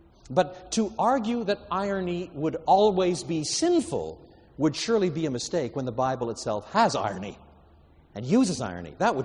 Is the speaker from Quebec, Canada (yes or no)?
yes; Quebec, Canada; I was brought up in French Canada, so that despite all my English roots, I've got a certain sort of Latin side to me as well